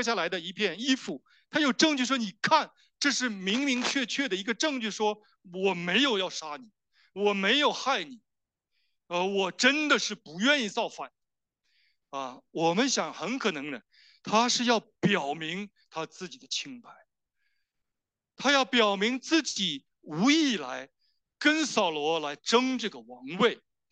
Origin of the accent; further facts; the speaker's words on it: China; 那我们中国人呢，很喜欢宫廷剧啊